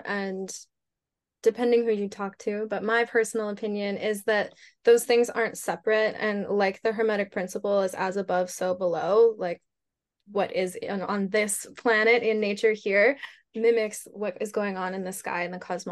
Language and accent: English; Calgary, Alberta, Canada; I grew up in suburbia in Calgary, Alberta, in a very normie life. And, you know, I'm not in a religious family at all whatsoever